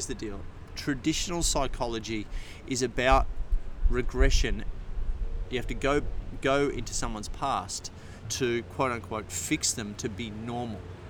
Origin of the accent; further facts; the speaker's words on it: Ocean Grove, Victoria, Australia; I grew up in Ocean Grove, which is on the coast, just down past Geelong, out of Melbourne, and grew up on the beach down there, surfing